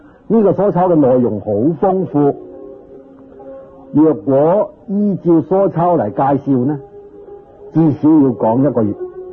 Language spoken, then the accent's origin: Cantonese; China; 灵验叫做首楞严，我哋中国人喜欢简单，省略咗就称为楞严